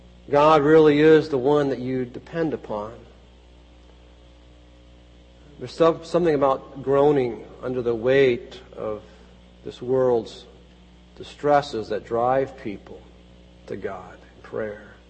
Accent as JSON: {"language": "English", "country": "Kenya", "said": "I think being a Kenyan has helped me to understand that we are all called to be carriers of a groaning hope."}